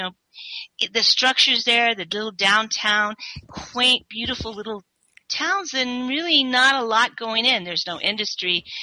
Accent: Douglas, Arizona, United States; And I thought of my hometown on the Mexican border. And my father was running for mayor of my hometown.

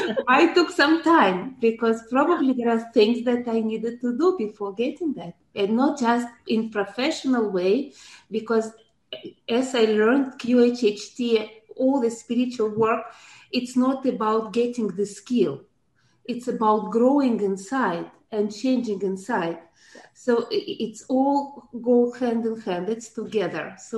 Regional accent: Russia; first language ru; English is a second language; It's a Russian origin, and you can hear the way I speak where I'm coming from originally. So my first language is Russian

